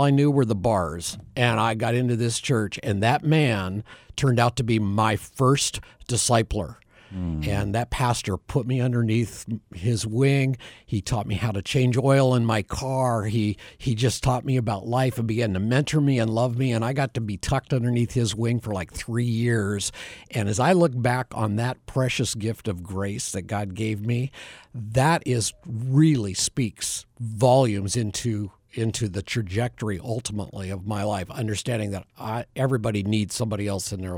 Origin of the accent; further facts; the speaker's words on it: Bend, Oregon, United States; No, I'm actually a Northwesterner, not on the East Coast, but on the West Coast. So I was born and raised in Bend, Oregon.